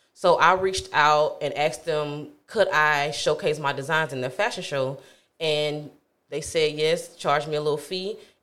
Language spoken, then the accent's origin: English; Texas, United States; because I'm not from Polk County. Mm-hmm. You know, I'm from Texas. I went to school in Fort Meade for 2 years